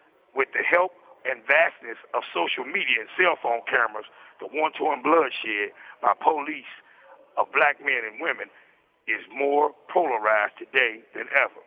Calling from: Indiana, United States; I'm calling from the Wabash Valley Correctional Facility.

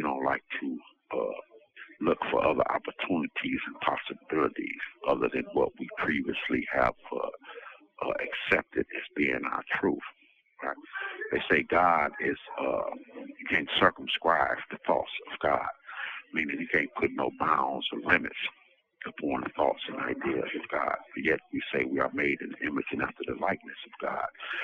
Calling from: Michigan, United States; calling now from Kinross Correctional Facility here in Michigan. I'm transferred from Elgin

